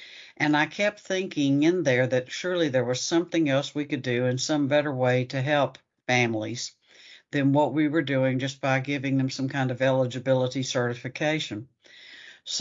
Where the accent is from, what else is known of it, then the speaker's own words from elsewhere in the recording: Leesville, Louisiana, United States; I moved to Leesville, which is a small town in central Louisiana. This is where I grew up, and I'm enjoying spending a lot of time with my old friends